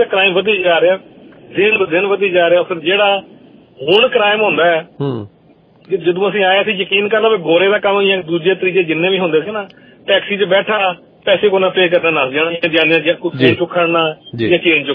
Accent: Pakistan; special ਮੈਂ ਪਾਕਿਸਤਾਨ ਤੋਂ ਹਾਂ

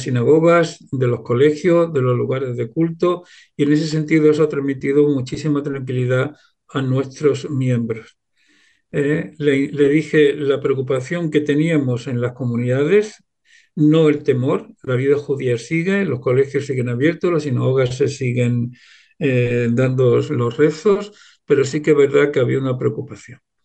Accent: Melilla, Spain; Yo, como sabes que soy de Melilla, sé cuál ha sido la convivencia que siempre hemos tenido las distintas comunidades en esa bella ciudad.

